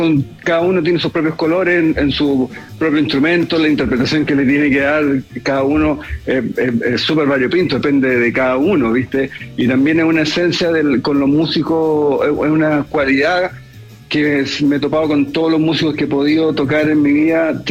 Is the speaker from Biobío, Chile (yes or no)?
yes; Concepción, Biobío, Chile; Yo vengo de Concepción, y en Concepción es una ciudad que siempre estuvo empapada de mucha gente.